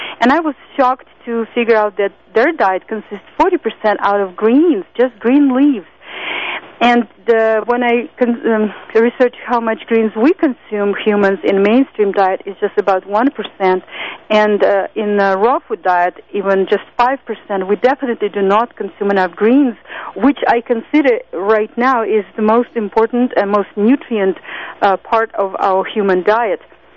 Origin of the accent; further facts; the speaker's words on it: Russia; now in United States; I'm an immigrant from Russia, and in Russia we have a horrible diet. When we came to the United States, we embraced horrible American diets